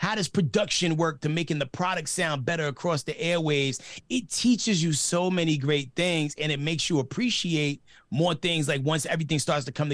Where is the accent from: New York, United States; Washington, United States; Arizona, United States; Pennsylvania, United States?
New York, United States; moved away; also born or lived in Dallas, United States; I'm originally from New York, but then like most New Yorkers, we found some trouble and had to go down south.